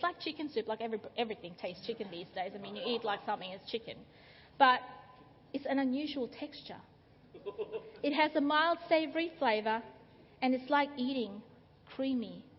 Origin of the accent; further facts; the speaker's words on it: Philippines; Now, I'm Filipino, in case for those of you who don't know. I've got some Filipino food here.